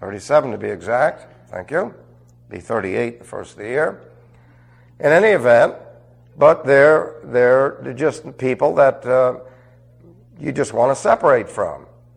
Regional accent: Queens, New York, United States; The Bronx, Brooklyn, Queens, Manhattan, and Staten Island. I'm from Queens.

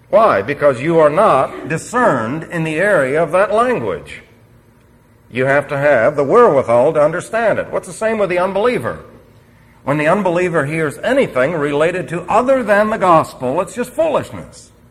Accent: New York City, New York, United States; Now remember, I was raised in New York City, so I never had the opportunity to learn the other side of the picture.

